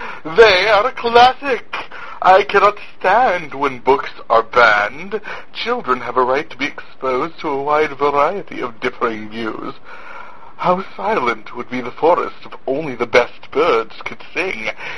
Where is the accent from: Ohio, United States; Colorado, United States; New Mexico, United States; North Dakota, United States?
North Dakota, United States; I am from North Dakota, where we have our own area code and everything, and this is outrage.